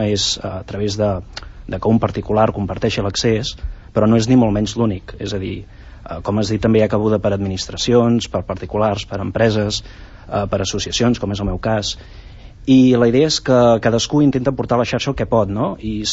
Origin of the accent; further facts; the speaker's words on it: Catalonia, Spain; jo en particular soc de l'Anoia